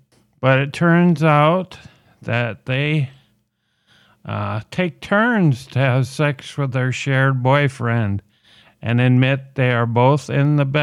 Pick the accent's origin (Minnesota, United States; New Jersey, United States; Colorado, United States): Minnesota, United States; They are from Minnesota, my home state.